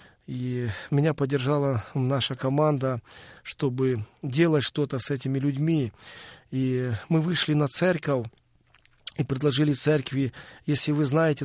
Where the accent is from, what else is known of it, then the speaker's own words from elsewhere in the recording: Ukraine; я сам выходец из Украины.